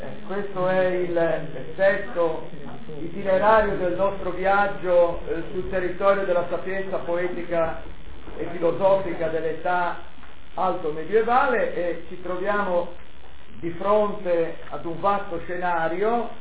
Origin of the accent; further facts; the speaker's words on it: Liguria, Italy; da me, che sono ligure, quindi molto oculato